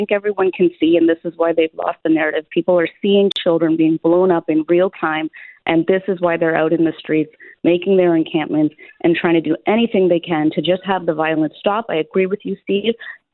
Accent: Canada; I am born and raised in Canada. I am not Hamas.

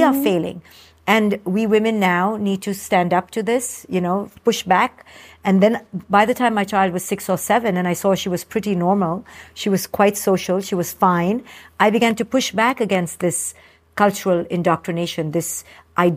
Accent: India; I came from India. You came from the Mediterranean culture.

